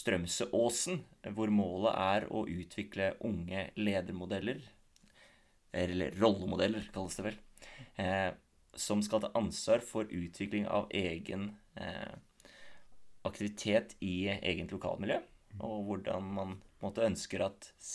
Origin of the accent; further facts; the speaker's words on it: Konnerud, Buskerud, Norway; Jeg jo født og oppvokst på Konnerud, så kan vel karakteriseres som en Konnerud-gutt